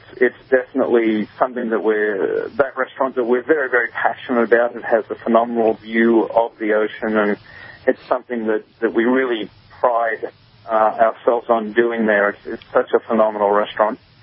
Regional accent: Australia; moved away as an adult; I was born and raised in Australia, spent my first, did my training there, spent my first 20-odd years there, and then left and traveled around quite a lot.

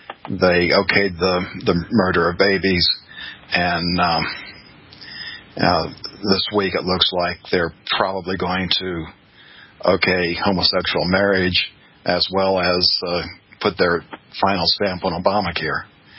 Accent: Beaumont, Texas, United States; I remember growing up in Beaumont, Texas, which at the time was the 10th largest city in Texas and one of the top 100 in the nation.

